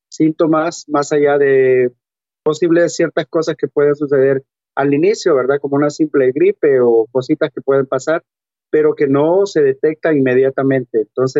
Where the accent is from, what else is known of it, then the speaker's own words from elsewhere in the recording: El Salvador; now in Washington, United States; inicié una lucha contra el gobierno salvadoreño, ¿verdad? Presenté una demanda ante la Corte Suprema en mi país.